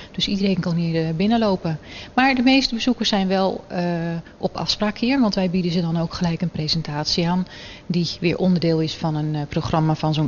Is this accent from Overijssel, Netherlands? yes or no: no; South Holland, Netherlands; Ik ben wel uit de Rotterdamse omgeving, maar ik woon niet direct aan het spoor.